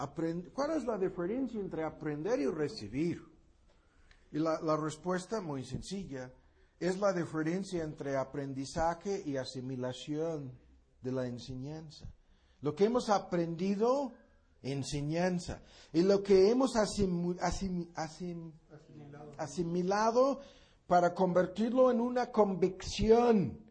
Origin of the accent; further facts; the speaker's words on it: United States; Spanish is a second language; tantas personas que conozco en este país y en mi país, en Gringolandia